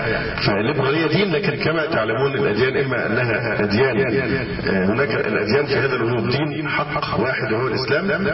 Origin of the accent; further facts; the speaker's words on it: Egypt; القضية والخلاف الذي تدور رحاه الان سواء عندنا في مصر او في غيرها